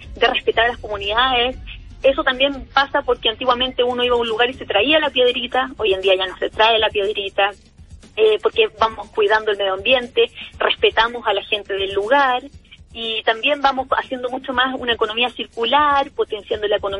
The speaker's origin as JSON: {"language": "Spanish", "country": "Chile", "said": "a veces como chilenos nos damos cuenta que los turistas extranjeros en eso se dominan un poco más"}